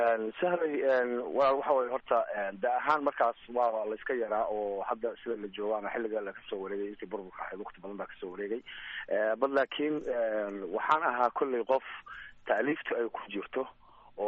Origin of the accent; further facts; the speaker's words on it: Qardho, Bari, Somalia; moved away; also born or lived in United States / United Arab Emirates / Saudi Arabia / Yemen; waxaan ku dhashay soomaaliya gaar ahaan gobolka bari magaalada qardho iyada ayaan ku barbaaray dugsi dhexe iyo dugsi hoose iyo saraba aan ka dhigtay xiliyadii burburkiina